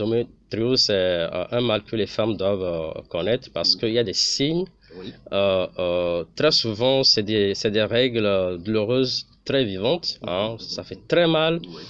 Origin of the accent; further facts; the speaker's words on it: Togo; c'est un mal qui est réel chez nous au Togo.